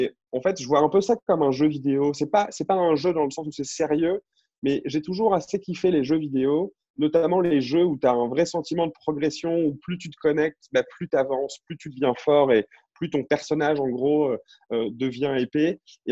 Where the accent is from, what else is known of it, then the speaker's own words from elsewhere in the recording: Lille, Hauts-de-France, France; moved away as an adult; Je suis un Lillois de base. Je suis né à Lille, j'ai fait toute ma scolarité là-bas. Ma famille est encore là-bas. Je suis parti après mon bac S à 18 ans.